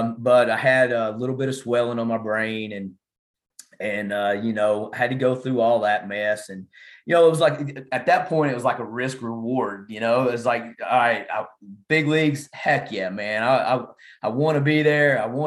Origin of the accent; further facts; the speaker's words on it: Chattanooga, Tennessee, United States; also born or lived in Huntington, West Virginia / Stockbridge, Georgia; So I was born in Huntington, West Virginia, and didn't stick around there very long, and moved to Chattanooga, Tennessee, stayed there till I entered high school, and moved to Stockbridge, Georgia.